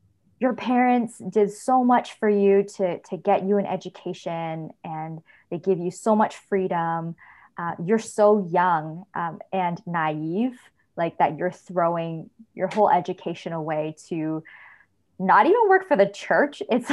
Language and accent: English; Canada; Like, we grew up in Canada